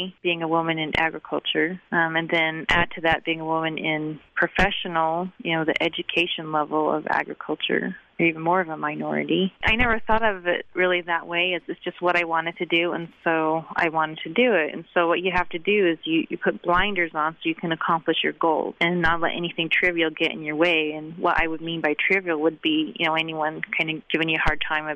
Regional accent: Provo, Utah, United States; And I got that a lot, especially growing up in Provo. I went to BYU as an undergrad

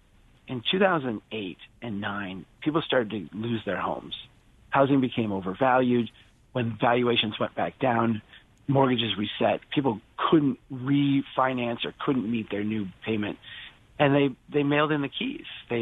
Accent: Brainerd, Minnesota, United States; when we look at homeowners across Duluth, across my hometown of Brainerd, across really any city

